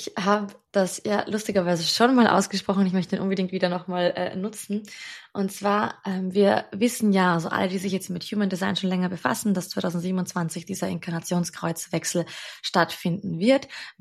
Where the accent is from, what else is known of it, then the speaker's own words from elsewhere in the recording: Austria; ich glaube, den gibt es in Deutschland auch, aber bei uns in Österreich sagt man